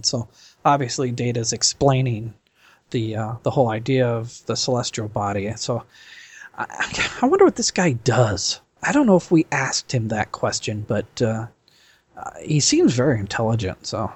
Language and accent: English; Nebraska, United States; from Nebraska.